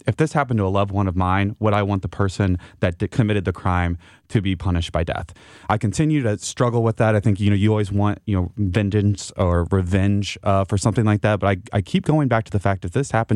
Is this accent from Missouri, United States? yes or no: yes; Missouri, United States; So growing up, I grew up in St. Charles County. I grew up in a pretty conservative household.